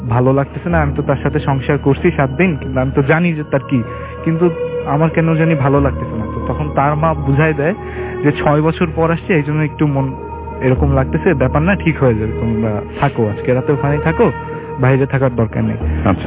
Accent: Mohammadpur, Dhaka Division, Bangladesh; আমি মোহাম্মদপুর থেকে এসেছি।

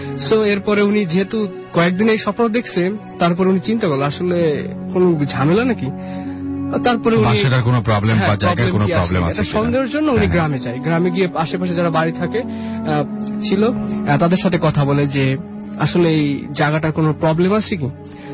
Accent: Gopalganj, Dhaka Division, Bangladesh; born there; now in Gazipur, Bangladesh; আমি গাজীপুর থেকে আসছি, আমার জন্মস্থান গোপালগঞ্জে।

